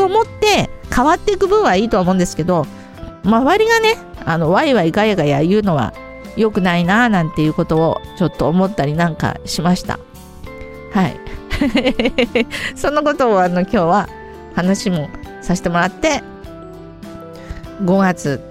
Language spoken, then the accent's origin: Japanese; Fujikawaguchiko, Yamanashi, Japan; moved away as an adult; now in Tokyo, Japan; 私が18歳で、上京して、まあ、山梨県の河口湖町ってところから、東京のね中野区に来たんですよ中野区に、働きに来たんです、郵便局の。